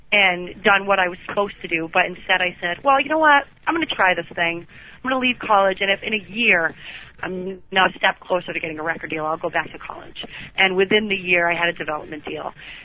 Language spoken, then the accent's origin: English; New Hampshire, United States; I grew up in New Hampshire, so I can be a little naive sometimes.